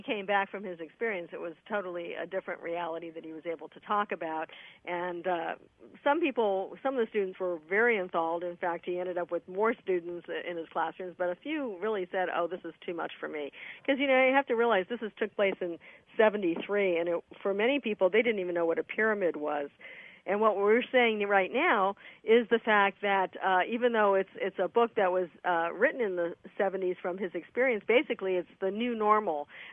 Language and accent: English; Florida, United States; I had a little bit of a background growing up in the Florida area connected with the Bermuda Triangle